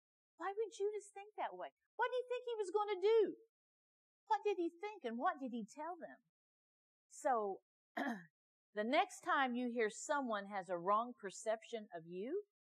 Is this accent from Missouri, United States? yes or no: yes; Missouri, United States; So I told you I'm a show me girl. I'm truly from Missouri. I'm a show me girl.